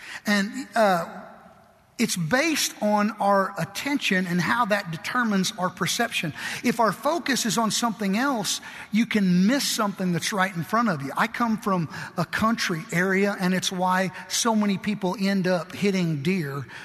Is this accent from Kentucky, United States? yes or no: yes; Kentucky, United States; My parents, we were raised in Western Kentucky, and my family, part of my family was from Southern Illinois and part of it was from Western Kentucky.